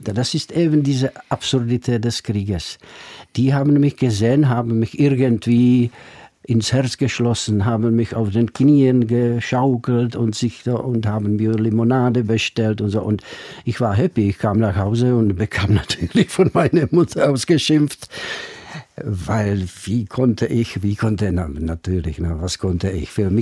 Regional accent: Vysoké Mýto, Pardubice Region, Czechia; bin ich geboren in Vysoké Mýto, das ist östlich von Prag, etwa 150 Kilometer nordöstlich. Und da wohnten wir direkt gegenüber einer Kaserne

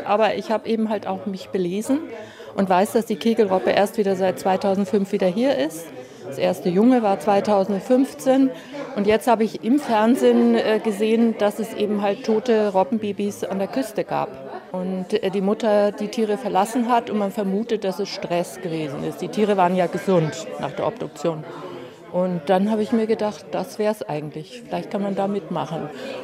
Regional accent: Regensburg, Bavaria, Germany; now in Wismar, Germany; Ich komme aus Regensburg

